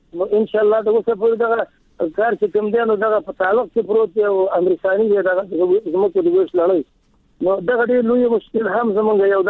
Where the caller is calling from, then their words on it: Kunar, Afghanistan; زمونږ پوښتنه دا ده چې مونږ دلته په کونړ کې معلمینو